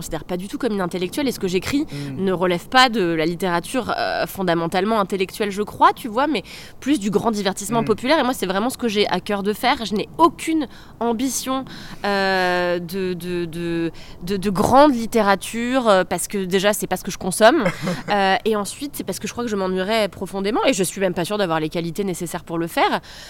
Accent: Paris, Île-de-France, France; c'est une Parisienne pure souche qui vous dit ça. Je suis née, j'ai grandi à Paris

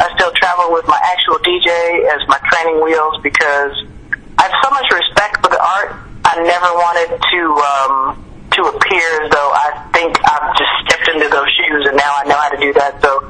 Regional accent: Chicago, Illinois, United States; From Chicago, and Shane Park is one of those places I've played many, many times.

